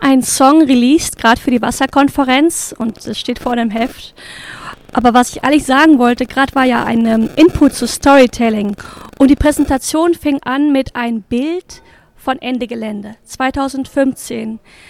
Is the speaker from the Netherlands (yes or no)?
yes; Netherlands; German is a second language; ich bin in den Niederlanden aufgewachsen und habe auch in meiner Kindheit irgendwie eher Überflutung mitgemacht